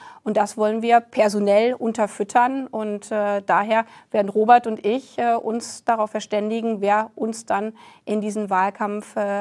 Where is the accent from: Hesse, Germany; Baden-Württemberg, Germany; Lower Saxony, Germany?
Lower Saxony, Germany; ich komme aus der Region Hannover